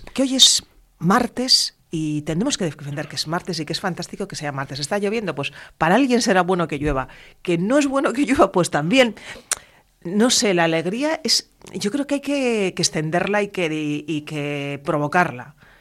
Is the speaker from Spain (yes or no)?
yes; La Rioja, Spain; A mí me encanta el tinto, soy de Rioja, me gusta mucho.